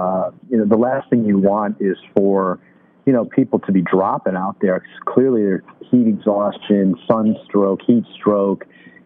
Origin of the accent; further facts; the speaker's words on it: Illinois, United States; I was fortunate enough where I grew up in the Chicago suburbs. There was a lot of good caddy programs.